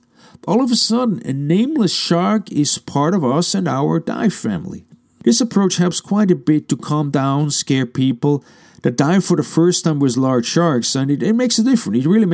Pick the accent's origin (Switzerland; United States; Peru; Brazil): Switzerland; I'm from Switzerland, which all too often turns into Sweden.